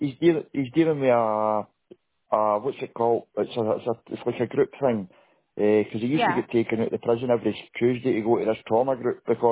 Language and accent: English; Glasgow, Scotland, United Kingdom; now in Inverness, United Kingdom; I'm Glaswegian. I'm from Glasgow. I'm in Inverness living now, but I'm originally from Glasgow.